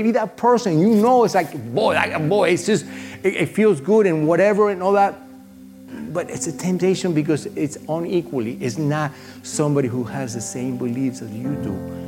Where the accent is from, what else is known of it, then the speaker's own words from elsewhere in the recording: Florida, United States; I grew up in South Florida.